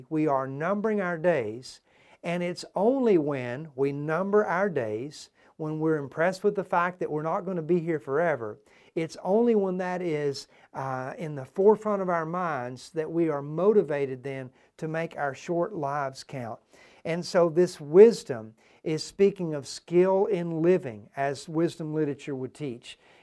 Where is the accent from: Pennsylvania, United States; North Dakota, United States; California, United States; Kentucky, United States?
Kentucky, United States; growing up in Kentucky, there was a mountain that I would hunt on pretty often